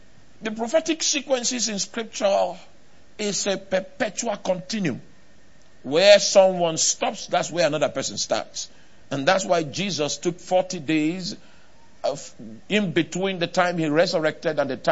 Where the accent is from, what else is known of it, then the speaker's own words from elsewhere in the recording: Nigeria; Not because I'm a Nigerian.